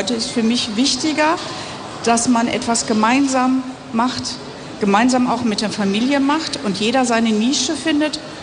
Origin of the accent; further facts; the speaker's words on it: Hagen, North Rhine-Westphalia, Germany; Das liegt aber auch daran, weil ich eigentlich nicht aus Hamm komme. Ich komme aus Hagen.